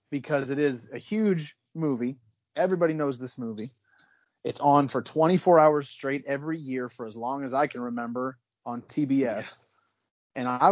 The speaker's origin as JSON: {"language": "English", "region": "Michigan", "country": "United States", "tie": "born or raised there", "said": "So I grew up in Michigan, so we can blame the glove for this thing."}